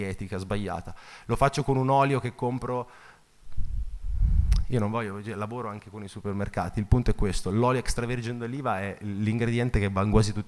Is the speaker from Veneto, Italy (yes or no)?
no; Tuscany, Italy; Io vengo dalla Toscana, cioè da me se uno viene e mi dice andiamo a mangiare la Fiorentina